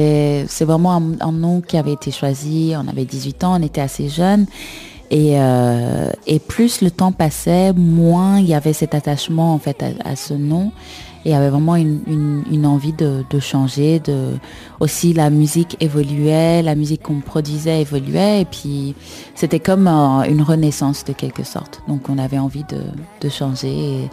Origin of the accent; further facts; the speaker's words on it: Kampala, Central Region, Uganda; Donc oui, je suis né à Kampala. J'ai grandi à Kampala